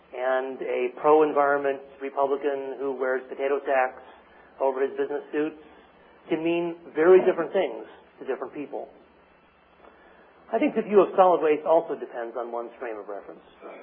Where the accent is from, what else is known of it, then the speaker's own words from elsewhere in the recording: Oregon, United States; But that was the era that I grew up in here in Oregon.